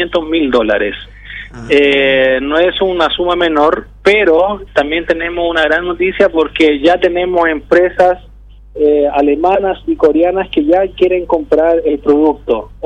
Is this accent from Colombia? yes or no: no; Chile; accent: Chilean; moved away as an adult; now in Paraguay; Yo soy nacido en Chile, pero vivido, criado, en mis tradiciones. Tengo el acento chileno porque obviamente estudié en Chile, hice toda mi carrera profesional allá, pero me vine aquí a hacer un granito de arena a Paraguay.